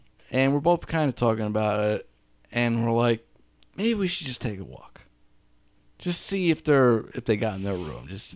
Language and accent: English; New York, United States; we're from Rockland.